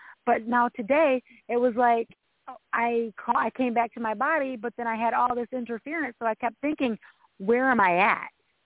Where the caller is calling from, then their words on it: Michigan, United States; from Michigan.